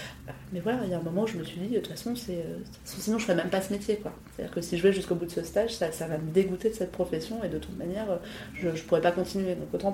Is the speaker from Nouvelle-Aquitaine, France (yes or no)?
no; Paris, Île-de-France, France; Voilà, je suis parisienne